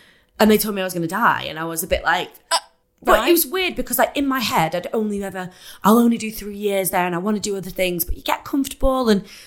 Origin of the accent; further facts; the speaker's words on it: Manchester, North West England, United Kingdom; I'm from Manchester